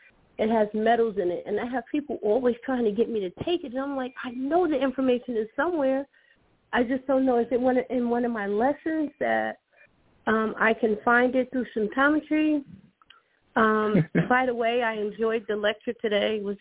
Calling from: Delaware, United States; Yes, I'm calling from Delaware.

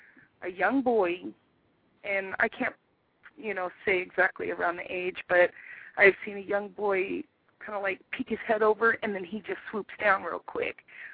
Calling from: Joshua Tree, California, United States; I'm from Joshua Tree, California.

